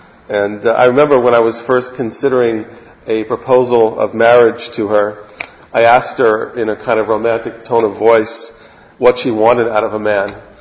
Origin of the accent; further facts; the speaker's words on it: Baltimore, Maryland, United States; I was this Ashkenazi from Baltimore, Maryland, and I was in Israel